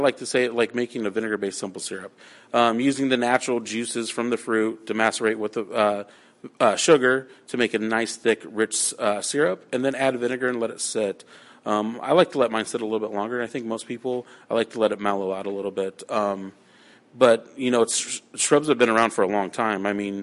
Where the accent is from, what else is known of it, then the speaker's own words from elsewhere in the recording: Nebraska, United States; I grew up in Nebraska in the country, and we used a ton of rhubarb.